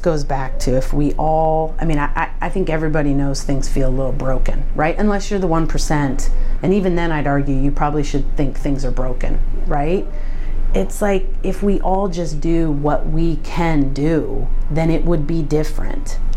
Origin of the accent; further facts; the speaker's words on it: Midwest, United States; I grew up in the Midwest and you kind of saw them agriculturally.